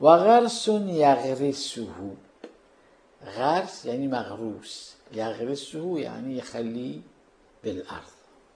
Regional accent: Karbala, Karbala Governorate, Iraq; كان عندنا في كربلاء المقدسة عطار

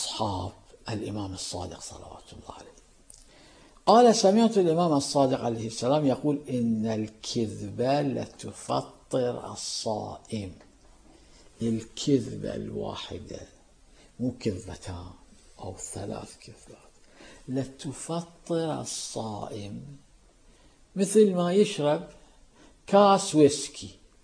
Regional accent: Karbala, Karbala Governorate, Iraq; كان عندنا في كربلاء المقدسة رجل دين

